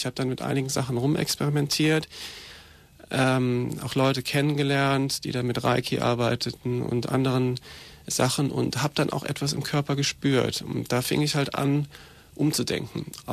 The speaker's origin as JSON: {"language": "German", "town": "Koblenz", "region": "Rhineland-Palatinate", "country": "Germany", "tie": "born or raised there", "said": "ich komme aus Koblenz am Rhein und bin da 1970 geboren und auch da aufgewachsen zum größten Teil. Habe dann da Abitur gemacht in Koblenz"}